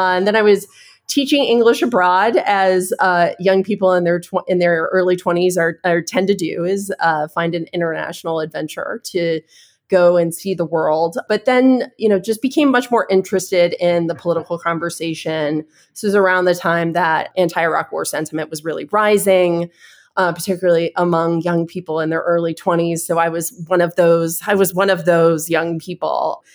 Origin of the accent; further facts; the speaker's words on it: Daytona Beach, Florida, United States; I grew up in Volusia County, Daytona Beach area.